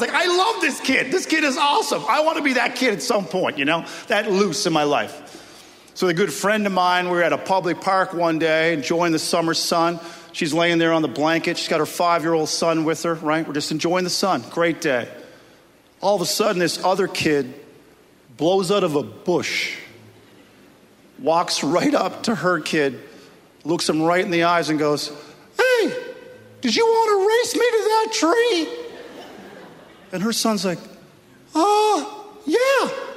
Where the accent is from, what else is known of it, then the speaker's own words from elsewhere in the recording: Newfoundland and Labrador, Canada; I'm from Newfoundland originally, everybody.